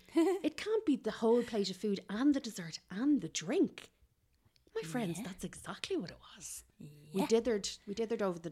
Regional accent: Leinster, Ireland; I'm from Kildare

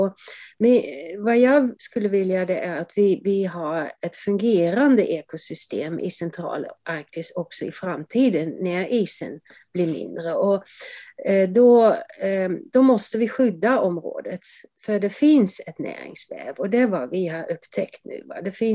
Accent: Netherlands; now in Sweden; För jag är ursprungligen från Nederländerna och jag kom till Sverige för exakt 40 år sedan, 1982, i mars.

